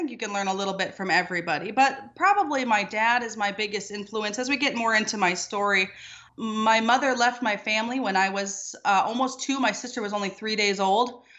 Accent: Minneapolis, Minnesota, United States; I was raised in Minneapolis, Minnesota, to a single dad.

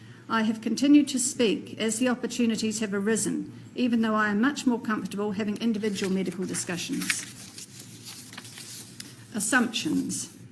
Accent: New Zealand; So As for me, I'm a Kiwi doctor. I graduated from Otago University in 1993.

